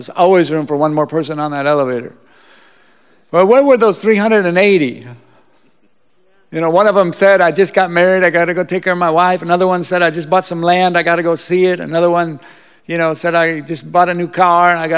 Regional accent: Minnesota, United States; moved away as an adult; now in Costa Rica; Now, sometimes, you know, we live in Costa Rica. I'm originally from Minnesota. Some people don't believe that, but I am from Minnesota. You betcha.

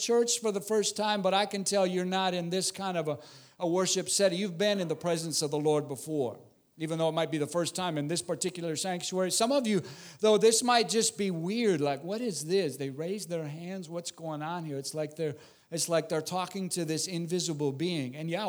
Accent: Minnesota, United States; also born or lived in Costa Rica; I'm originally from Minnesota. Sometimes I lived in Costa Rica for 12 years. My wife is from Honduras, and I preach a lot in Spanish, and sometimes it just comes out in Spanish.

